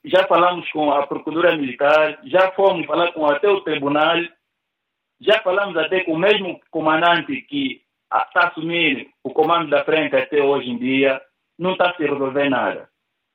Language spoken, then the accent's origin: Portuguese; Angola; como cidadão, como angolano